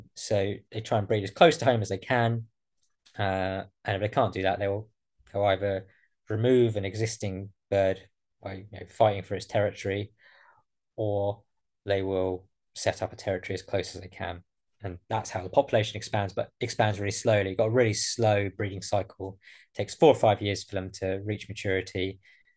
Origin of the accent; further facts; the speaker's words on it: Isle of Wight, South East England, United Kingdom; but I am from the Isle of Wight